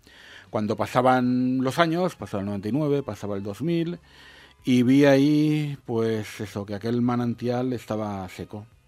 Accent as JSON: {"language": "Spanish", "region": "Valencian Community", "country": "Spain", "tie": "born or raised there", "said": "en el Alto Palancia, sí, lo aragonés es sentido como propio, por eso yo me vinculé a la lengua aragonesa"}